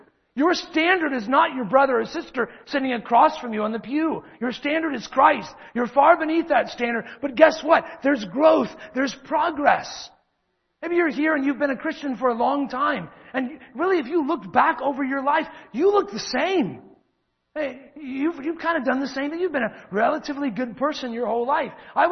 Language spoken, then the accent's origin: English; Circleville, Ohio, United States; I remember many years ago, my hometown of Circleville, Ohio, I was walking the streets during this big festival we had called the Circleville Pumpkin Show.